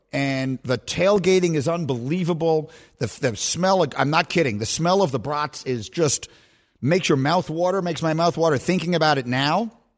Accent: New York City, New York, United States; I grew up in New York City. I grew up going to Knick games.

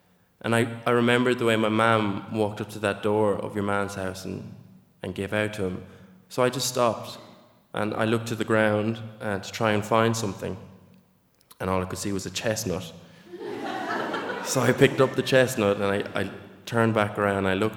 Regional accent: Inagh, County Clare, Ireland; And don't get me wrong, growing up in Ina, I've had a great childhood.

